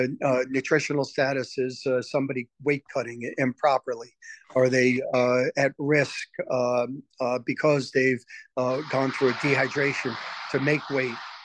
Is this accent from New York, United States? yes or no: yes; New York, United States; So my defensive partner, growing up in Long Island, when I was playing ice hockey, was a guy whose name is Nick Fetiu.